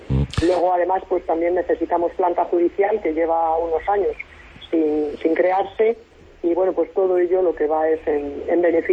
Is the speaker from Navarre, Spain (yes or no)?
no; Castile and León, Spain; con la esperanza de poder trabajar por un modelo de justicia para mi tierra, Castilla y León